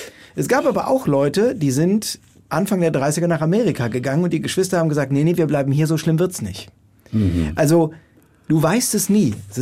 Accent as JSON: {"language": "German", "region": "Rhineland-Palatinate", "country": "Germany", "said": "Und wir sind ja Pfälzer"}